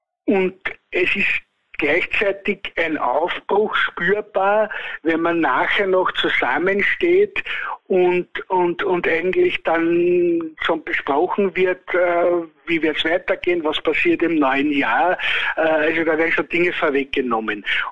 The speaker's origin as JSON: {"language": "German", "country": "Austria", "said": "die Pummerin ist das verbindende Element bei uns in Österreich."}